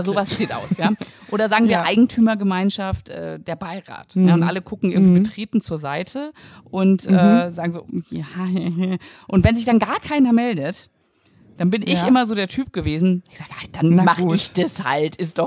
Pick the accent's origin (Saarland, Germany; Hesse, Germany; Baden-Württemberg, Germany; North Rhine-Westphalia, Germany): North Rhine-Westphalia, Germany; Cologne; ich komme aus Köln.